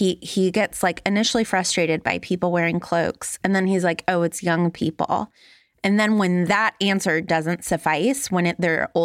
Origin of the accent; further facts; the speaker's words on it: Los Angeles, California, United States; I grew up in Los Angeles in the 90s, and so gay rights and movements around AIDS was like a constant conversation.